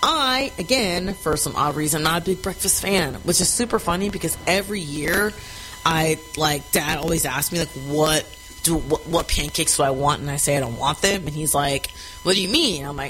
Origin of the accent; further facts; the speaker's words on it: Houston, Texas, United States; I grew up in Southeast Texas, Houston, like an hour from the coast. So very warm.